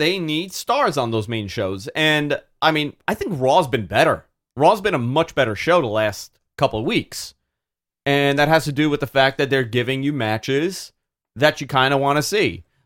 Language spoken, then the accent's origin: English; New York, United States; We're both from New York.